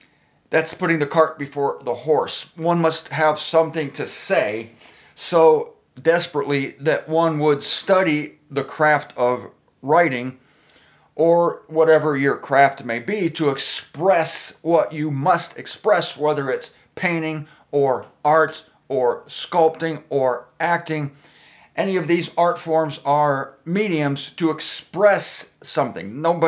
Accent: Canton, Ohio, United States; I am back in Canton, Ohio, my hometown.

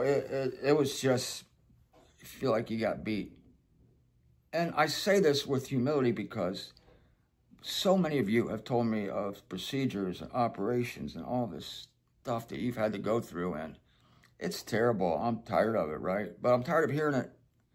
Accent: Canton, Ohio, United States; now in Fort Lauderdale, United States; There's some part of me that's comfortable in Ohio, in Canton. This is my hometown.

